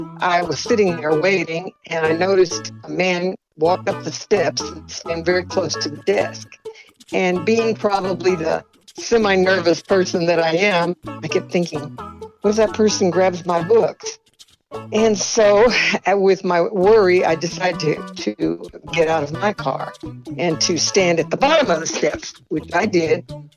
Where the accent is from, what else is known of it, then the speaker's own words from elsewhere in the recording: San Antonio, Texas, United States; from San Antonio, Texas.